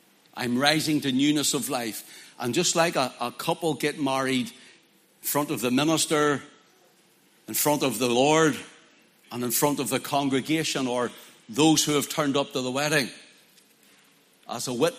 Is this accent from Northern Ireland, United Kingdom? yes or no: yes; Belfast, Northern Ireland, United Kingdom; I had an old life growing up in Belfast.